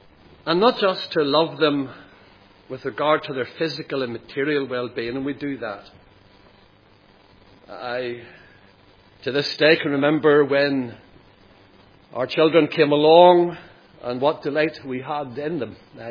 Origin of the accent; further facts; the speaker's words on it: Lisburn, Northern Ireland, United Kingdom; as a young man in my hometown of Lisburn